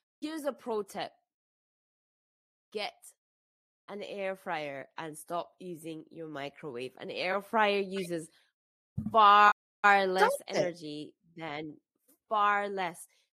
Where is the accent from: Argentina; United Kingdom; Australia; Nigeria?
United Kingdom; being like British AF, and I didn't realize I was British AF until this moment.